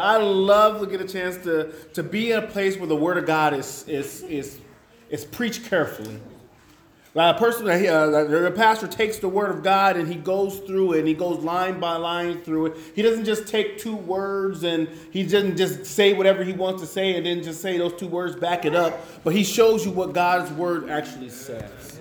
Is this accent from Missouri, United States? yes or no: no; Battle Creek, Michigan, United States; But a little bit about myself is I'm from Battle Creek, Michigan. So if you know anybody from Michigan, that's where I'm from.